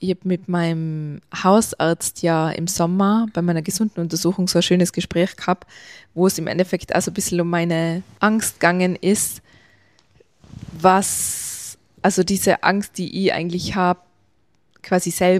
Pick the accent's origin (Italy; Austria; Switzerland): Austria; Tyrol; gerade bei uns in Tirol